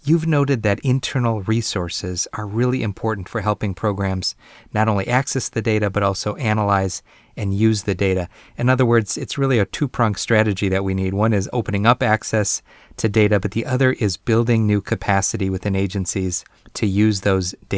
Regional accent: Wisconsin, United States; as you transition back to UW-Madison and to my home state of Wisconsin.

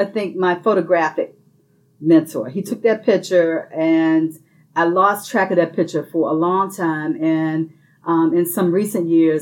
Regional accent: Washington, District of Columbia, United States; I'm a native Washingtonian, so I'm from Washington, D.C., and so I wasn't familiar with the water and wastewater utility that served Prince George's in Montgomery County, Maryland.

